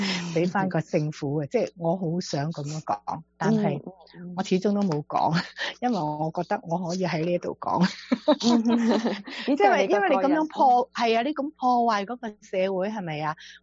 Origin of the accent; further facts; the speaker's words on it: China; 都係話指定咧係我哋中國人嘅